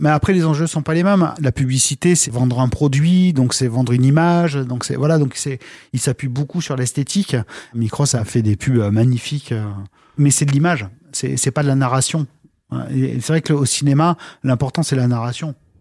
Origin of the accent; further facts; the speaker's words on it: Aix-en-Provence, Provence-Alpes-Côte d'Azur, France; Je suis arrivé en 97. De ma province, donc je viens d'Aix-en-Provence.